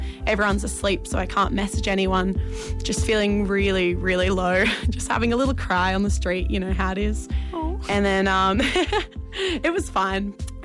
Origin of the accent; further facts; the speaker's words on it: Sydney, New South Wales, Australia; I'm from Sydney, and I have an overseas travel STI scare story.